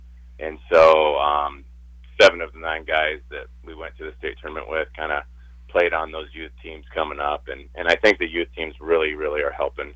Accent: McCook, Nebraska, United States; As I grew up in McCook, I kind of relate it to McCook.

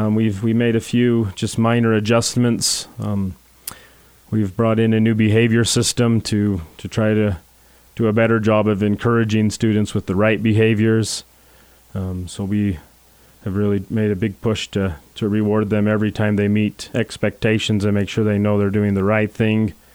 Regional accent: Price, Utah, United States; So I grew up in Price my whole life.

